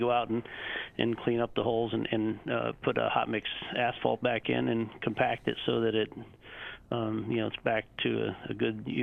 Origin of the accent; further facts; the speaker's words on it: Northeast, United States; now in Anchorage, United States; I was raised in the Northeast, but you see the same issues.